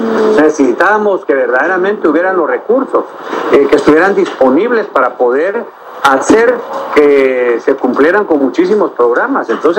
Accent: Guatemala; voy a enfrentar esto como es necesario hacerlo, como un guatemalteco.

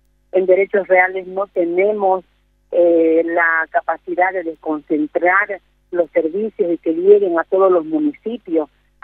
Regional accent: Santa Cruz de la Sierra, Santa Cruz, Bolivia; soy de Santa Cruz, soy abogada, también soy psicóloga

